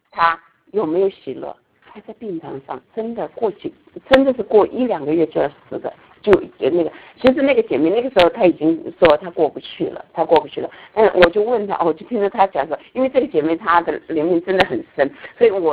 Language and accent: Chinese; China; 我们中国人讲一句话，就是说，那个叫什么，也不如意事十之八九